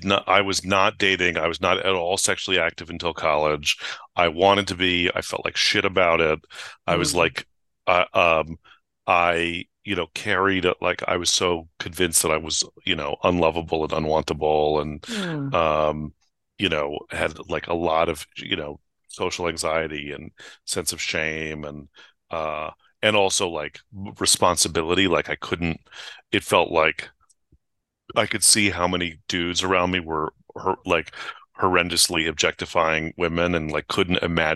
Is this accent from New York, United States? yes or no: no; San Francisco, California, United States; So like I grew up in San Francisco.